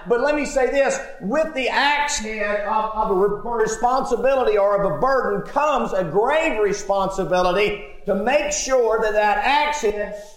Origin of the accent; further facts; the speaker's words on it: the South, United States; I was raised in the South